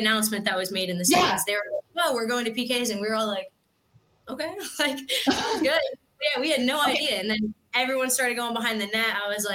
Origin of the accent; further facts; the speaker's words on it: Land O'Lakes, Florida, United States; also born or lived in Jacksonville; So I'm actually from Land O'Lakes. We moved here in, I want to say 2012. My dad retired. He was at MacDill Air Force Base. We moved over from like Jacksonville, Florida. So I'm really a Florida kid.